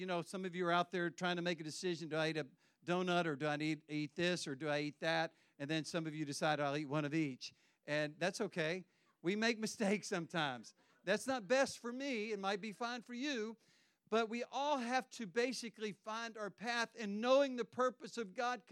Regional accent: the South, United States; but there's a saying that I'm from the South. You probably know that, but I grew up there.

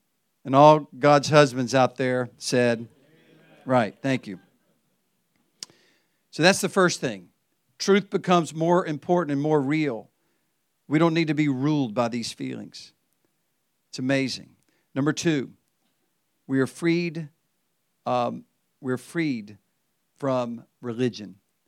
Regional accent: the South, United States; growing up in the South, we said, don't smoke, drink, or chew, or date any women who do.

